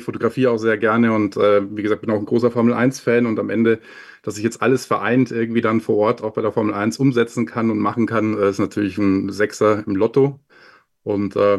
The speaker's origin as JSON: {"language": "German", "town": "Amberg", "region": "Bavaria", "country": "Germany", "tie": "born or raised there"}